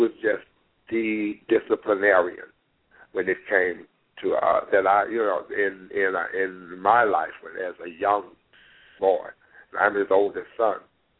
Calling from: St. Louis, Missouri, United States; I'm calling from St. Louis, Missouri.

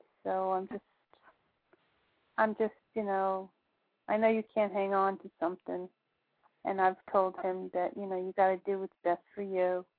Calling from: Boca Raton, Florida, United States; Florida. Boca Raton.

